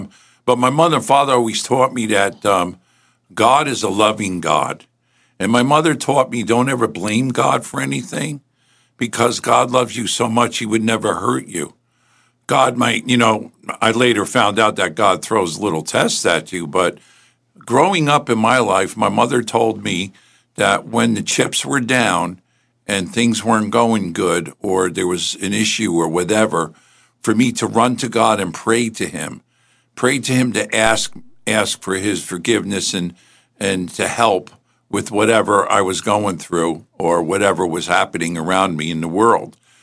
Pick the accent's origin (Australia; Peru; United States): United States; East Rutherford, New Jersey; because I grew up in East Rutherford, Carlstead, New Jersey.